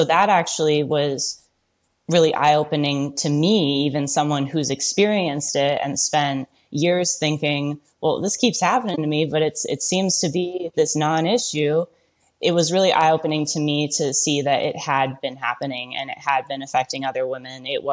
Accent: Michigan, United States; I grew up in Michigan.

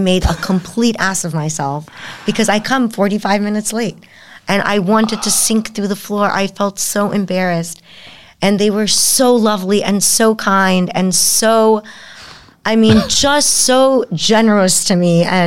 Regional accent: England, United Kingdom; I'm English.

